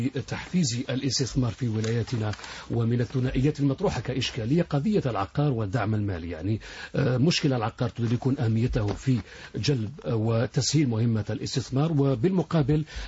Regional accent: Annaba, Annaba Province, Algeria; الأبعاد الاقتصادية المهمة التي ننتظرها كجزائريين وكأبناء عنابة من ميناء عنابة

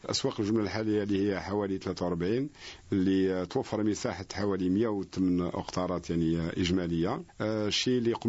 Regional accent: Algeria; وإحنا كجزائريين يعني ما يخصنا والو باش نعملوا بنفس الكيفية

